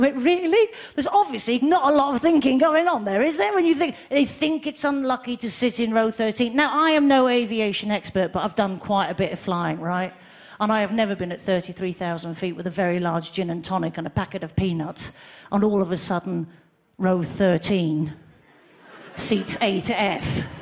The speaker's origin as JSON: {"language": "English", "region": "England", "country": "United Kingdom", "said": "I've discovered that I'm so English that there's a part of me that doesn't even like to use my car horn anymore"}